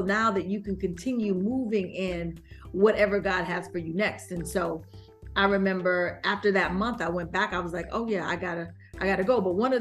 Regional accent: Chicago, Illinois, United States; now in Brooklyn, United States; I'm from, you know, I live in Brooklyn. I'm from Chicago.

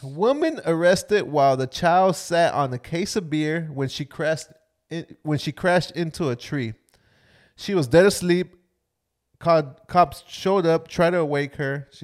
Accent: Florida, United States; We're from Florida, and we're always getting bashed regardless.

